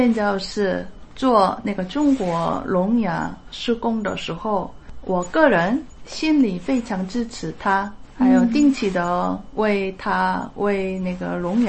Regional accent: South Korea; Chinese is a second language; 我是韩国人。

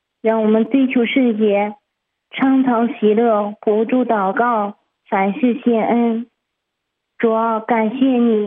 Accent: Hebei, China; 我是河北的

